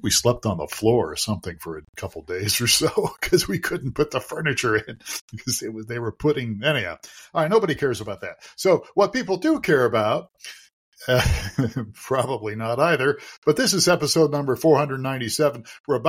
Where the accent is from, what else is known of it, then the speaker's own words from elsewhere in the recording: Ohio, United States; now in Tucson, United States; I mean, when I grew up in Ohio, allergy season varied, but a lot of time it was summertime for me.